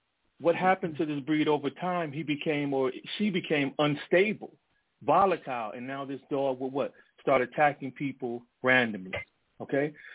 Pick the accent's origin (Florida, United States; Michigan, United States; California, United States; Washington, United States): Michigan, United States; Detroit; when I grew up in Detroit, you were at risk if you held a woman's hand in public